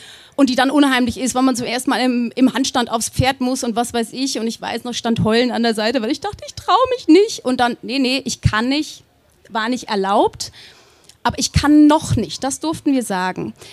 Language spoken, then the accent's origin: German; Erkerode, Lower Saxony, Germany; Ich komme aus einem kleinen Dorf, Erkerode, liegt am Elm. Und das ist in der Nähe von Braunschweig.